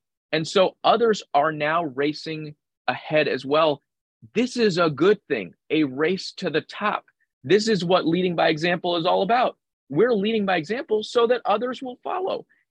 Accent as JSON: {"language": "English", "region": "Pennsylvania", "country": "United States", "said": "I'm from Pennsylvania, Southwest PA."}